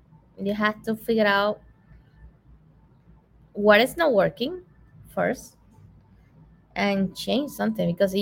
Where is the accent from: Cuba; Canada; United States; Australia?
Cuba; Well, I remember, you know, I grew up in Cuba.